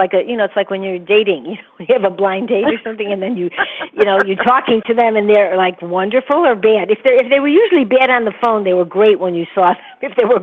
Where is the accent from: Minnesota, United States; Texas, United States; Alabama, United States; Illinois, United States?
Illinois, United States; Chicago; They think I'm from New York, and I'm not. I'm from Chicago. But then some people say they hear the Chicago accent, and I don't think we have an accent.